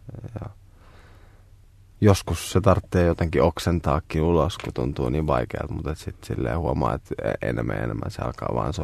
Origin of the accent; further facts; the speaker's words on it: Kotka, Kymenlaakso, Finland; jäin ihailemaan maisemia vanhoilla kotikonnuilla Kotkassa